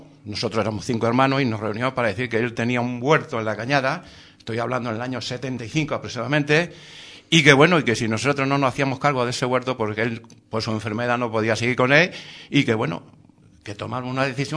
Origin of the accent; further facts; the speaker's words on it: Extremadura, Spain; now in Madrid, Spain; No, venimos de Extremadura.